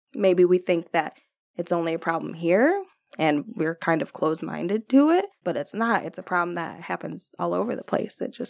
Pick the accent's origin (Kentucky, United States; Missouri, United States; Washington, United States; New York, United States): Missouri, United States; St. Joseph; growing up in St. Joe, I never thought about my race or how I look